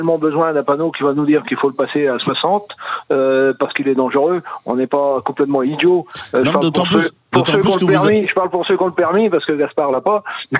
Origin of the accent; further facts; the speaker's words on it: Brittany, France; même chez nous en Bretagne quand même